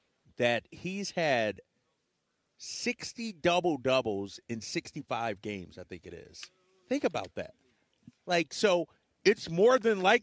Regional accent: Philadelphia, Pennsylvania, United States; mind you, I grew up in Philadelphia, so Moses is the man in Philly.

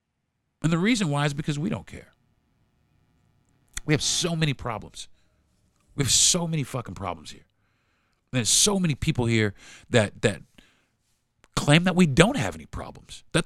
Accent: United States; I mean, I'm American. I mean, You know, as unfortunate as the Atlantic slave trade was, I was born in America.

